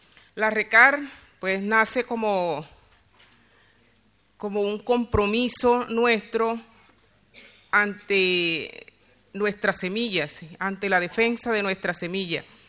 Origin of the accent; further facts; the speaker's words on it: Caribbean Region, Colombia; vengo de Colombia, región Caribe, que queda al norte del país.